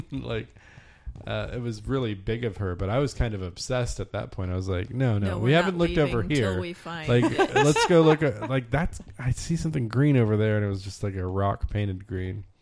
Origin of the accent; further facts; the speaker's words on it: Jacksonville, Florida, United States; I grew up in Jacksonville, which has a lot of beaches